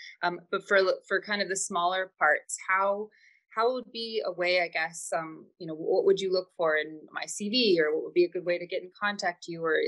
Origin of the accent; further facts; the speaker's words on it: United States; now in London, United Kingdom; I'm American. I'm based in London.